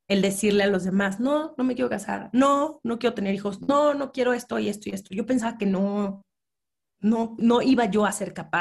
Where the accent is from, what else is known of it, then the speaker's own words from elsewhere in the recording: Mexico City, Mexico; yo nací, crecí en la Ciudad de México